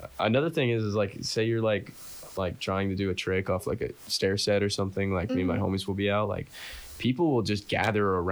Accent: Florida, United States; I'm from Florida, so like mainly me and my friends back home surf and skate.

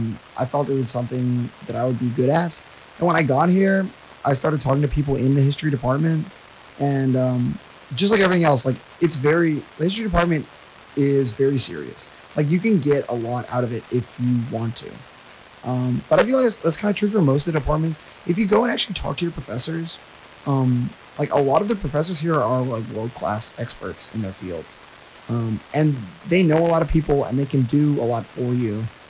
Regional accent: Dallas, Texas, United States; Like, I grew up in Dallas.

